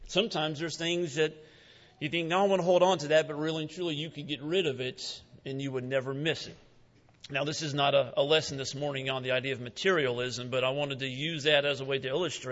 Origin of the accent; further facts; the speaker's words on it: United States; I think it is way too easy sometimes as an American to just accumulate stuff.